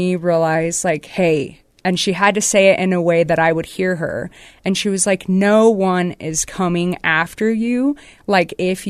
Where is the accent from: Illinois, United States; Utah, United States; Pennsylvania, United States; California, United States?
Utah, United States; Syracuse; Because I grew up in Syracuse, Utah, and there weren't very many Hispanic families there. There weren't very many colored people.